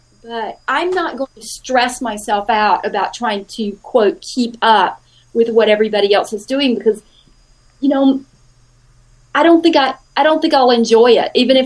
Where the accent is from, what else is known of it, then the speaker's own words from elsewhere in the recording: Georgia, United States; I grew up in South Georgia on a farm. We didn't have a lot of money, and so we didn't travel a lot or at all. we lived on the farm. We worked on the farm. I went to school in this tiny little school in a small town.